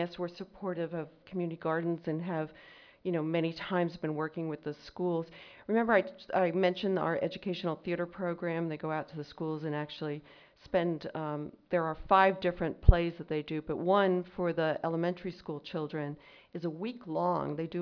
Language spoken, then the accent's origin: English; New York City, New York, United States; I grew up in New York City, and I never saw fresh fruits and vegetables. They were too expensive. My mother was from a Puerto Rican background